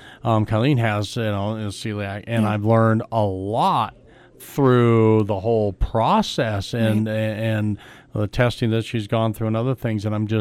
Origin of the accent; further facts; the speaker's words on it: Durango, Colorado, United States; I always like walking in and I say, I'm from Durango. Do I get a discount?